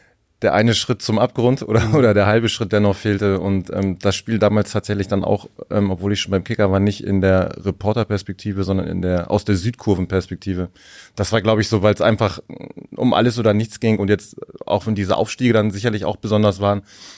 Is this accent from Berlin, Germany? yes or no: no; Braunschweig, Lower Saxony, Germany; moved away as an adult; also born or lived in Salzgitter; now in Hamburg, Germany; Ich komme aus der Region, also gebürtiger Salzgitteraner, aber in Braunschweig aufgewachsen und dann mit 20 nach Hamburg gezogen.